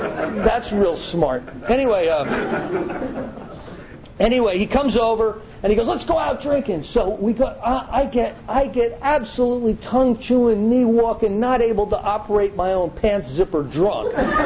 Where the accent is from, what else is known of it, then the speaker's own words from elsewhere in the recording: Florida, United States; I'm a guy from Florida.